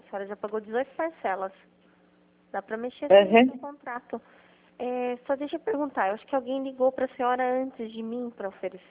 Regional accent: Itapetininga, São Paulo, Brazil; Eu sou aqui do estado de São Paulo, aqui do interior.

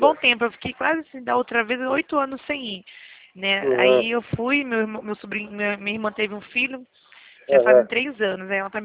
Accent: São Gonçalo, Rio de Janeiro, Brazil; born there; now in São Paulo, Brazil; Eu nasci em São Gonçalo, lá no Bandeirante, você conhece?

